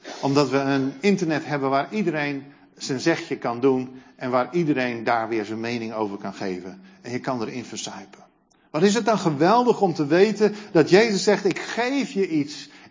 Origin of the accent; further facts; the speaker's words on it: Netherlands; Maar die wij als Nederlanders, als Westelingen niet belangrijk genoeg vinden.